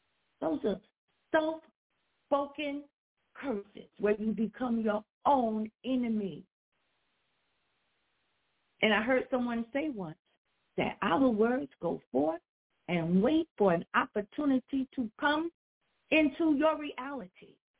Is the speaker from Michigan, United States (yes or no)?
no; New York, United States; I've never been out of New York, even though I was born here. I was raised in New York.